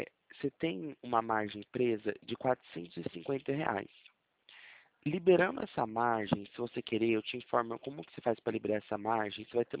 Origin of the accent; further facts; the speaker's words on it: Tarabai, São Paulo, Brazil; eu falo daqui de Presidente Prudente, mas eu sou nascido e criado em Tarabai.